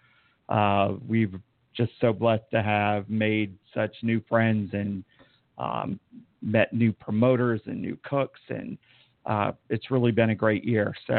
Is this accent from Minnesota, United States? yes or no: yes; Minnesota, United States; accent: Minnesota; Tweaking my Minnesota accent